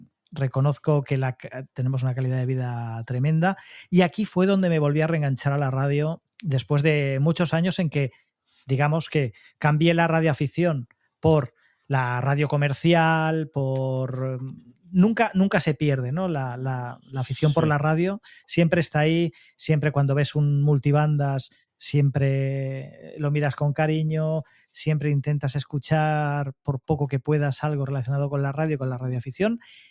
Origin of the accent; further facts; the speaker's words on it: Barcelona, Catalonia, Spain; moved away as an adult; now in Pontevedra, Spain; yo nací en Barcelona y estuve en Barcelona hasta los 38 años aproximadamente, en momento en el cual me vine a vivir a Galicia, a Pontevedra